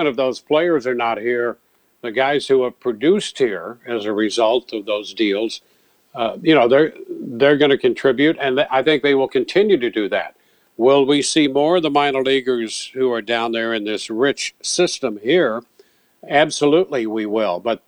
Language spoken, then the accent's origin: English; St. Louis, Missouri, United States; I remember when the Cardinals won the pennant in 67 and 68, growing up in the St. Louis area.